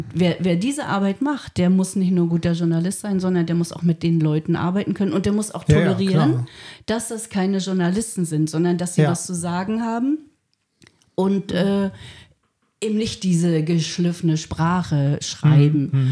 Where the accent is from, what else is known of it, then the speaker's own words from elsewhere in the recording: East Germany, Germany; ich bin aus dem Osten